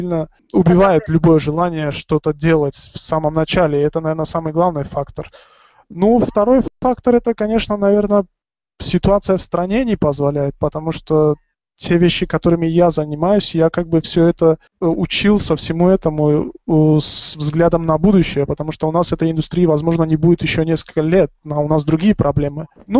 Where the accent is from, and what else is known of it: Tajikistan